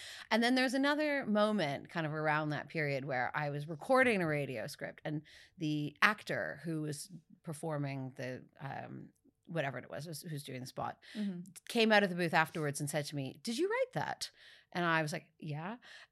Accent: Canada; Ooh, winter. I'm Canadian.

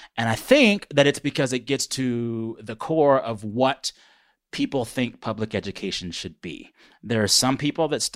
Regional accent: San Antonio, Texas, United States; I grew up in San Antonio, Texas. And when I was a kid, San Antonio had about 5 military bases just in the city.

